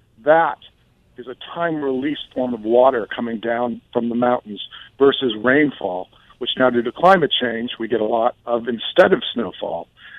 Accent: Worcester, Massachusetts, United States; also born or lived in Boulder, Colorado; now in Boston, United States; I moved from Worcester, Mass., which was my hometown, to Boulder, Colorado

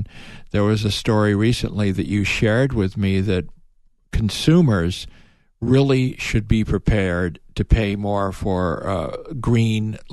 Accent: Chicago, Illinois, United States; And I remember even growing up in the Chicago area, we would go out to a restaurant.

